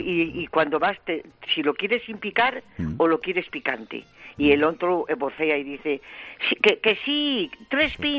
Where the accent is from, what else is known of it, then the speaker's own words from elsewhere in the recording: Zamora, Castile and León, Spain; Yo soy de Zamora.